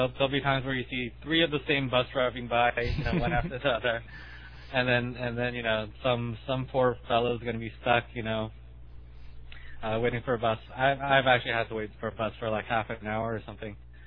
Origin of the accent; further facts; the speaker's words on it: Los Angeles, California, United States; And I'm from Los Angeles, where there are buses, but nobody really ever takes them because of the cost and because they aren't very frequent.